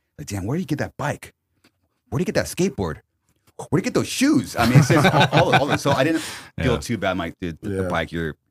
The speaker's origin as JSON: {"language": "English", "town": "Corona", "region": "California", "country": "United States", "tie": "born or raised there", "said": "And I have a close family member in my hometown, Corona, that I always see because he's homeless."}